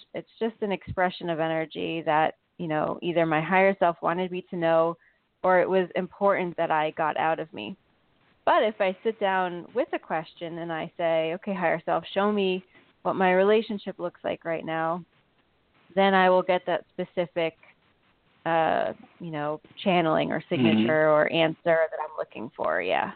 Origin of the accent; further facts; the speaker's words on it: Connecticut, United States; I'm also from Connecticut.